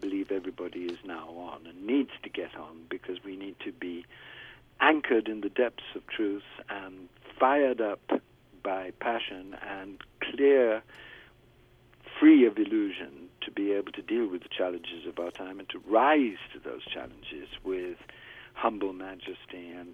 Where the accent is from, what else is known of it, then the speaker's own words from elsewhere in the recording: India; born there; and I was born in India, although it's now known as Varanasi.